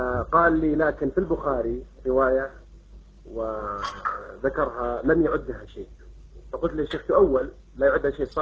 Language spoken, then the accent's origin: Arabic; Jeddah, Makkah Province, Saudi Arabia; عندنا في جدة، بل في المملكة العربية السعودية عموما